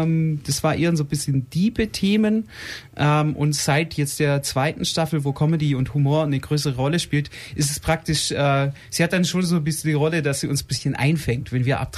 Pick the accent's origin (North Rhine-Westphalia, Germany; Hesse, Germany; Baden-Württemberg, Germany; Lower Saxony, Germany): Baden-Württemberg, Germany; Ich komme aus dem Schwarzwald